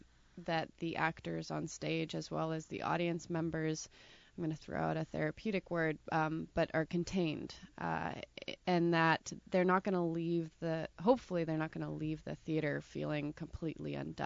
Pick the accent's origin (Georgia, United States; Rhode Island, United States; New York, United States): Rhode Island, United States; Wakefield; I'm from South Kingstown, from Wakefield.